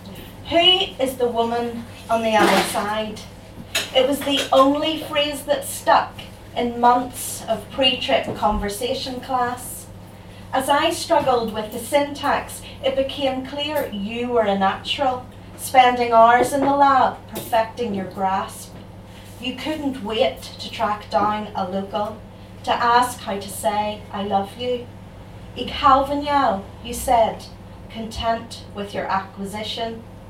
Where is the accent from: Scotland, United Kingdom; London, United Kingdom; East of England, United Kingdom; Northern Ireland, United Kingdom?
Northern Ireland, United Kingdom; Belfast; I come down from Belfast, so it's absolutely lovely to be here.